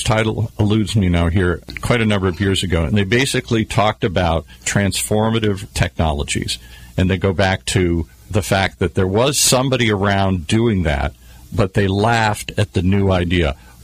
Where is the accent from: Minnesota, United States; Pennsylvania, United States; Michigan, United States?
Michigan, United States; Detroit; When I grew up in Detroit, we were talking about this offline